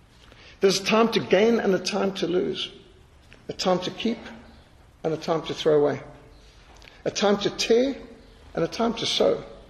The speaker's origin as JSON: {"language": "English", "country": "Zimbabwe", "tie": "born or raised there", "said": "for all of us who had the privilege of growing up in Rhodesia."}